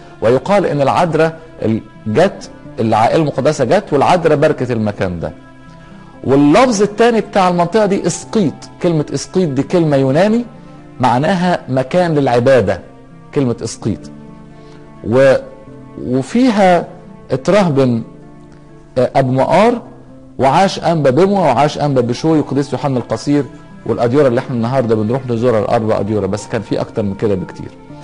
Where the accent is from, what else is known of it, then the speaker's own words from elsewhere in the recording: Egypt; ليقدس الأرض ويقدس بلدنا مصر